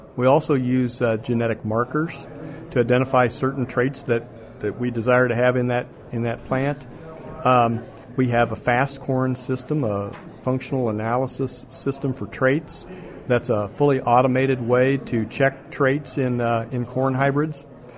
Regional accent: Johnston, Iowa, United States; I'm from Johnston, Iowa. Been on this job for about a year.

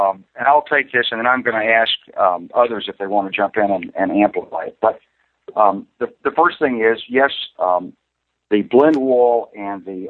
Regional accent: Arkansas, United States; I was just dealing with a group of investors in my home state of Arkansas the other day

